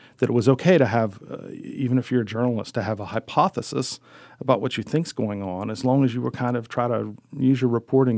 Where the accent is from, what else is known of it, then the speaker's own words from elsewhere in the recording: Keyser, West Virginia, United States; also born or lived in Piedmont; My family is from Piedmont in Mineral County, West Virginia. like a lot of places, when I was a kid, the schools in Piedmont closed. So we moved to Kaiser, and so I spent the rest of my youth in Kaiser